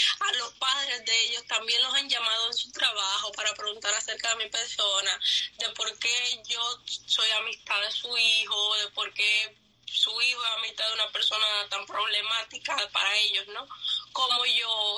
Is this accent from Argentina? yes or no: no; Cuba; se dé cuenta de que todos somos cubanos y de que ser cubano no es lo mismo que ser comunista